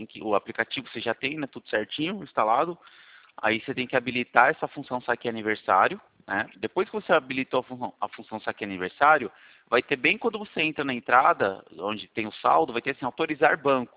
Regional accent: Itu, São Paulo, Brazil; sou daqui de Itu.

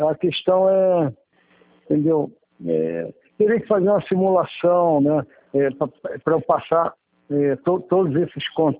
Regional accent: Rio de Janeiro, Brazil; Eu sou do Rio, eu moro e trabalho aqui, mas eu sou do Rio.

